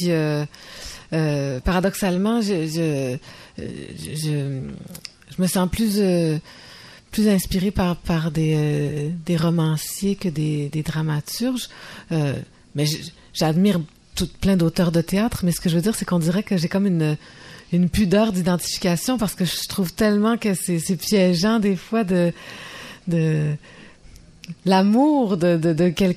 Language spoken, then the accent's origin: French; Quebec, Canada; Je suis consciente que je suis québécoise, mais que j'ai de père français.